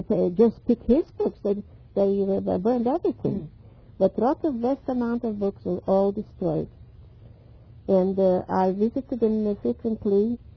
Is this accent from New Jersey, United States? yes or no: yes; New Jersey, United States; And the people, like we have in the Harrah School where we come from New Jersey